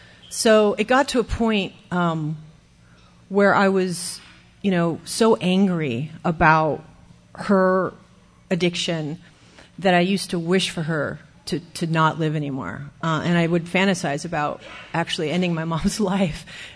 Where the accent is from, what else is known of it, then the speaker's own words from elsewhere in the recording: Hawaii, United States; I grew up in Hawaii. It was a lovely place to be a child of two very volatile alcoholic parents.